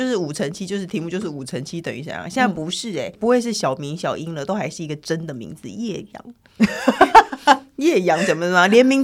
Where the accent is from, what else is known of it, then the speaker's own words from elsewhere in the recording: Taiwan; first language Chinese; 我们都是台湾人，我们中文一定会好，因为我们平常都是中文母语啊。